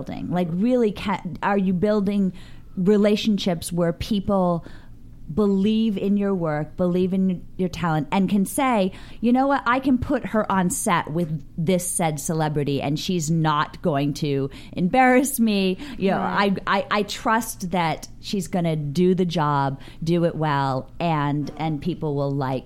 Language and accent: English; New Hampshire, United States; now in Los Angeles, United States; I'm from New Hampshire, so I'm a New England girl.